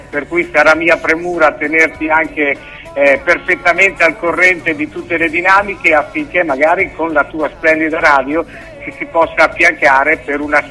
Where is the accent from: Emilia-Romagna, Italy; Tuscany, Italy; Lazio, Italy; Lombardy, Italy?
Emilia-Romagna, Italy; E io ti abbraccio da buon romagnolo in maniera fraterna